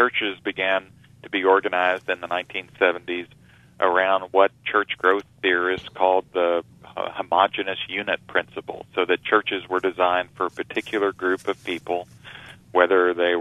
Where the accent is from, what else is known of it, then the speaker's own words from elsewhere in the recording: Kentucky, United States; And then parts of my home state of Kentucky have just fallen into this incredible prescription drug abuse problem.